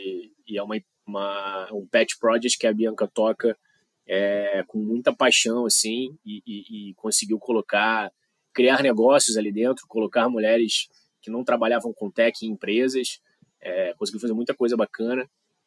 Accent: Rio de Janeiro, Brazil; now in São Paulo, Brazil; O sotaque não deixa mentir que eu sou carioca, né, mas hoje moro em São Paulo.

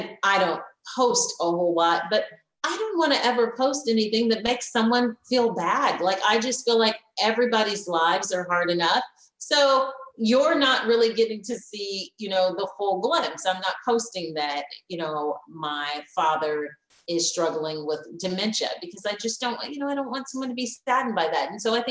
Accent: Houston, Texas, United States; I always wanted to be a main anchor in my hometown. So I'm living out my goals and dreams here.

